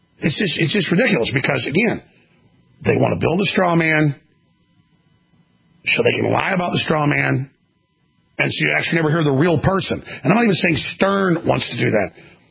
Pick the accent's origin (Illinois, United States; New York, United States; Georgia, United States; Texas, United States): Texas, United States; Dallas; just the folks that I knew growing up in Dallas